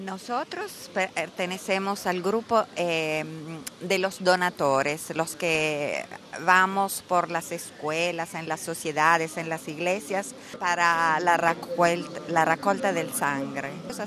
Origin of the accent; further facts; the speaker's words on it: San Juan, Argentina; now in Rome, Italy; Yo soy, vivo a Roma, pero soy argentina. San Juan, estoy a los confines con el Chile.